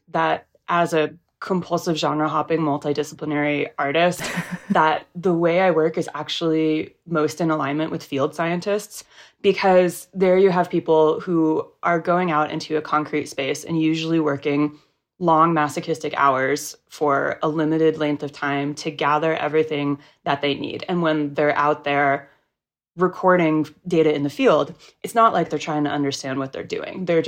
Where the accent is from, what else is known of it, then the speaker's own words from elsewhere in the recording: West Coast, United States; Yeah, growing up on the West Coast, I was really fascinated by how much the frontier myth was a part of everything